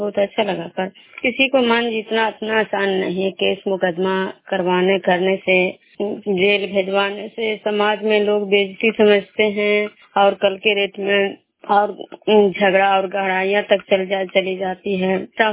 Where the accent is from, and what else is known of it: Vishnupur, Bihar, India